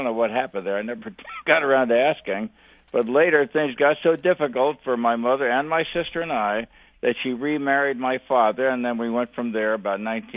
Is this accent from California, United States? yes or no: yes; San Francisco, California, United States; also born or lived in San Jose; So basically, I was born in San Jose, but totally raised in San Francisco.